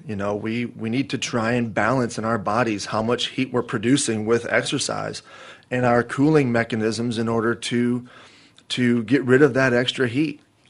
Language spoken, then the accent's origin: English; South Dakota, United States; Absolutely. I'm originally from South Dakota, so I understand that completely.